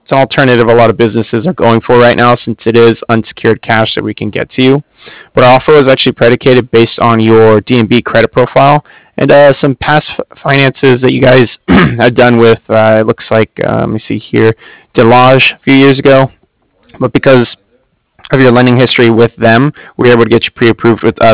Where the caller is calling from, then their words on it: Cardiff, Wales, United Kingdom; I'm calling from Cardiff.